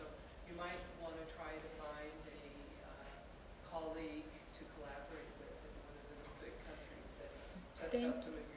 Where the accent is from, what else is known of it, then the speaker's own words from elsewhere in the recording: United States; moved away as an adult; now in Denmark; I'm an American, but I live in Denmark.